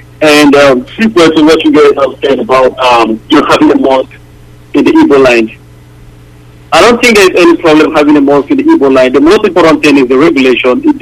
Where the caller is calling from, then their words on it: Maryland, United States; I'm calling from Maryland.